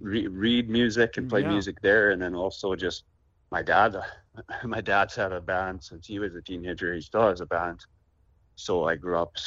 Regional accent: Kinistino, Saskatchewan, Canada; I grew up in Kinistinol, Saskatchewan, and I came from a family of 10 people. So I've got 7 siblings, and I'm the oldest.

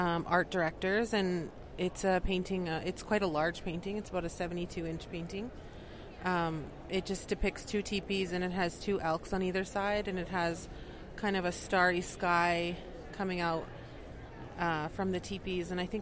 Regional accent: Alberta, Canada; I'm originally from the Big Stone Cree Nation in northern Alberta

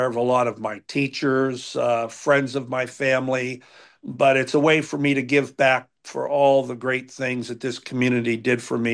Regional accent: Greensburg, Pennsylvania, United States; also born or lived in Morgantown, United States; The goal was for me to eventually come back to my hometown. I spent 6 years down in Morgantown, West Virginia, and worked at Mon Health down there. But eventually, when the opportunity arose, I moved back to Greensburg.

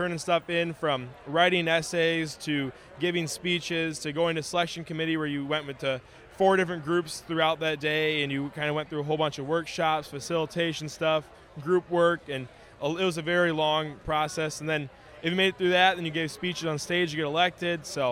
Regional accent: Pearl City, Illinois, United States

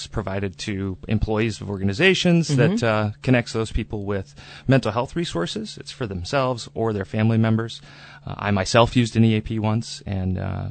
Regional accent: Pickford, Michigan, United States; Eastern Upper Peninsula, just south of Sault Ste. Marie. It's a small farm community.

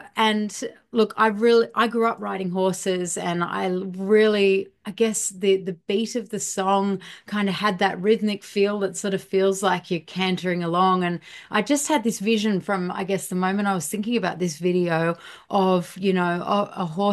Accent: Canberra, Australian Capital Territory, Australia; So I grew up just outside of Canberra, which is our nation's capital here in Australia.

